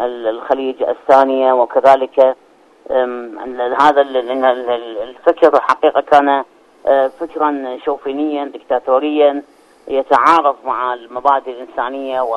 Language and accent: Arabic; Iraq; نحن في العراق